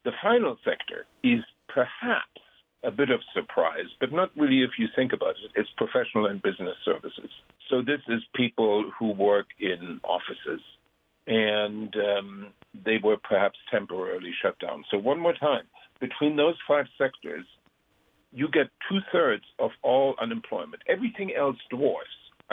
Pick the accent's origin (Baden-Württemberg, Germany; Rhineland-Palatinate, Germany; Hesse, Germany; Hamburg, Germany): Hesse, Germany; Frankfurt; So in my hometown, Frankfurt, which holds 51,000 people in its stadium, they will be allowed to have a little bit less than half, 21,000.